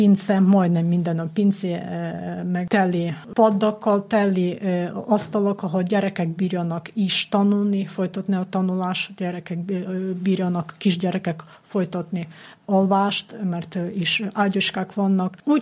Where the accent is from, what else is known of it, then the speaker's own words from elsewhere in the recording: Ukraine; now in Hungary; mert mégis érezni, hogy mi ukránok vagyunk, nem eredeti magyarok